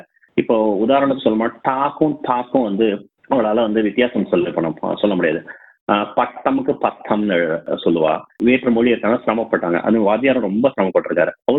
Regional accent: Salem, Tamil Nadu, India; Actually நான் பிறந்து வளர்ந்தது வந்து சேலம்ல தான். நாங்க ரெண்டு பேரும் தமிழ் வந்து பேசுவோம்

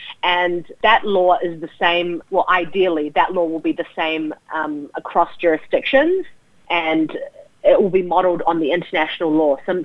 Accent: New Zealand; also born or lived in United States; Myself, I'm from New Zealand, but obviously Kurdish background, and I studied in the US.

